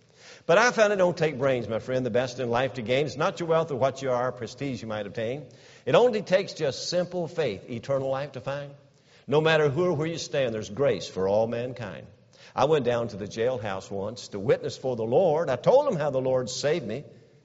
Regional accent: Kentucky, United States; I'm from Kentucky. And up in the mountains of Kentucky, I was in central Kentucky. East of me is the mountains of Kentucky.

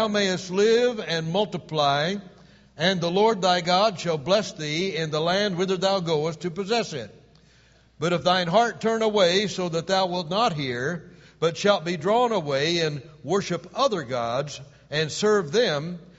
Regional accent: Taylorville, Illinois, United States; born there; I was born in Taylorville, Illinois. You know why? I wanted to be near my mother.

